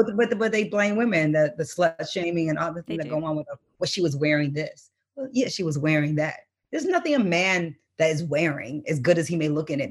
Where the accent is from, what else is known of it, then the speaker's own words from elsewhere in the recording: Detroit, Michigan, United States; we talked about me and growing up in Detroit.